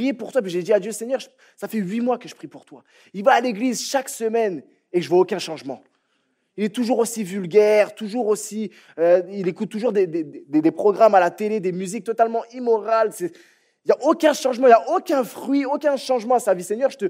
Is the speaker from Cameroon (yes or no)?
no; France; now in Canada; Comme vous l'entendez à mon accent, moi je viens de la France, ça fait à peu près 10-11 ans que je suis ici au Québec.